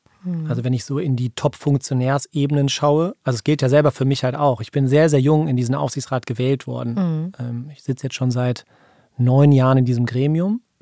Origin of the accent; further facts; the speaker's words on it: Düsseldorf, North Rhine-Westphalia, Germany; Ich bin Düsseldorfer, das habe ich eben gesagt. Ich bin hier geboren worden. Meine Kinder sind hier geboren worden.